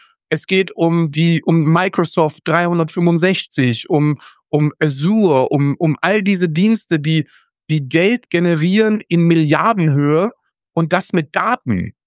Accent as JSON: {"language": "German", "country": "Austria", "said": "Als Österreicher"}